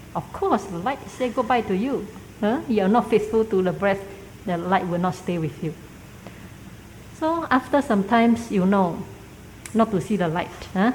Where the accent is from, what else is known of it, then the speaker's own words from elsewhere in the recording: Myanmar; But we come from Burma, very tradition Buddhist country, and we practice a lot of concentration